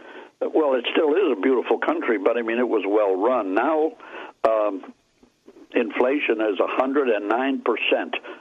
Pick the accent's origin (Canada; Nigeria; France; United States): United States; Chicago, Illinois; I was born and raised in Chicago.